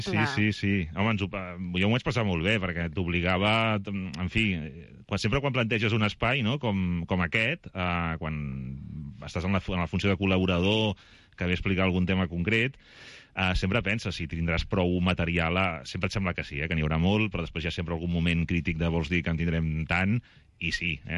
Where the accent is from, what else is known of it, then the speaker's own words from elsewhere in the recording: Girona, Catalonia, Spain; jo estava soc de Girona i aprofitava per estar a casa els mesos d'estiu